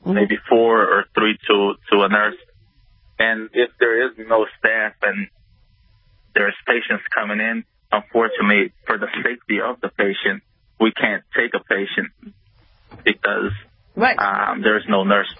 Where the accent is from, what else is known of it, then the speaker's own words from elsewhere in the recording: Florida, United States; accent: Portuguese; I'm a Brazilian background, born and raised in South Florida, though.